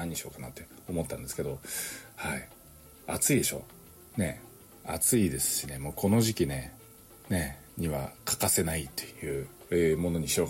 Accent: Unzen, Nagasaki, Japan; 私の出身の雲仙市もそうですけど

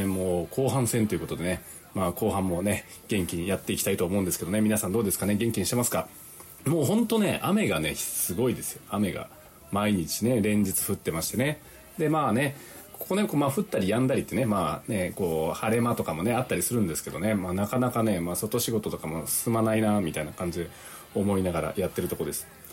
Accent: Unzen, Nagasaki, Japan; ベルガモット農場がある雲仙市、ね、私の出身雲仙市もねオーガニックビレッジ宣言する

